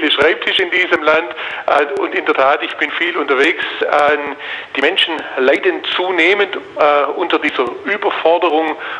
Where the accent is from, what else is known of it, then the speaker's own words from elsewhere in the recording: Giengen, Baden-Württemberg, Germany; Ich komme aus Giengen, das ist in der Nähe von Ulm.